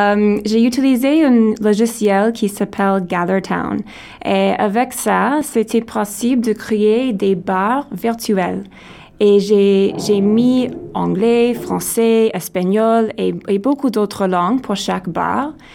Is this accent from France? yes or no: no; Burlington, Ontario, Canada; first language en; French is a second language; now in Toronto, Canada; je suis anglophone de Burlington, Ontario.